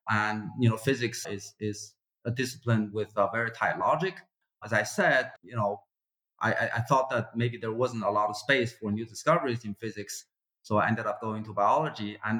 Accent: China; I grew up in China back when it was desperately poor.

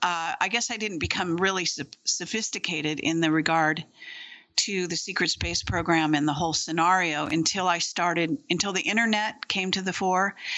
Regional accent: California, United States; born there; I was born in Moffett Field Hospital, which is a military hospital on Moffett Field, which is a very well-known base.

